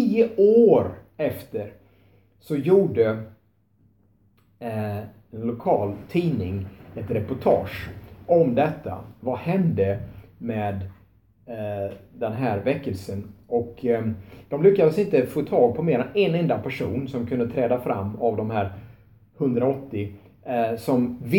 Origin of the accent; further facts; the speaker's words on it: Tranås, Jönköping County, Sweden; Det jag kommer ifrån, Tranås, så var det en tältkampanj där 1972.